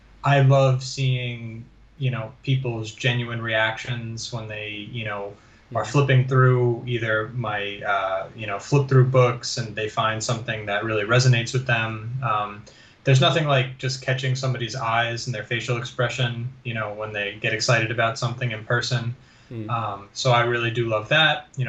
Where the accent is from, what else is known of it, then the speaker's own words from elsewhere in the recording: New York, United States; NFL, the Philadelphia Eagles, which is surprising being that I'm from New York.